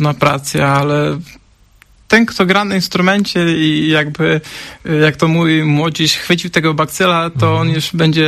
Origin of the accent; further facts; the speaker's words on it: Ukraine; Polish is a second language; moved away as an adult; now in Poland; Bo ja pochodzę z Ukrainy generalnie i ja uczyłem się grać tam, uczyłem się muzyki na Ukrainie i tam jest takie podejście bardziej sztywne.